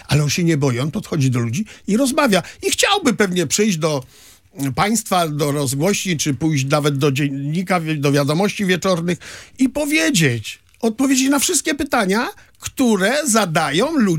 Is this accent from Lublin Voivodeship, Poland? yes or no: no; Białogard, West Pomeranian Voivodeship, Poland; To ja wychowany wśród Rosjan, bo jestem z Białogardu od dziecka